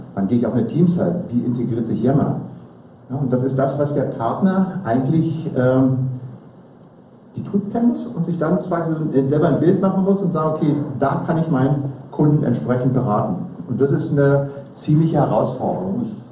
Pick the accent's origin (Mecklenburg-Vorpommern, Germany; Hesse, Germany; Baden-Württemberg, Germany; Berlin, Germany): Berlin, Germany; Ich komme aus Berlin